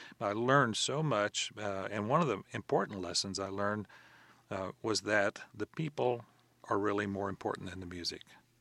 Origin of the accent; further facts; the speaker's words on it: Stephenville, Texas, United States; I did my undergraduate degree in music education at Tarleton State University, there in my hometown of Stephenville